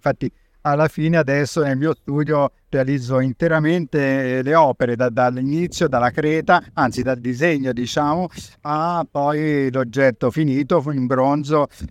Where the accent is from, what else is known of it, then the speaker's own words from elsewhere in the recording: Castiglion Fiorentino, Tuscany, Italy; Io sono di Castiglion Fiorentino, di Arezzo